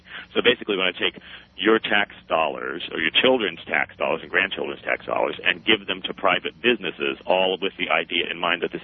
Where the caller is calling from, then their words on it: Dayton, Ohio, United States; Hello. I'm calling here from Dayton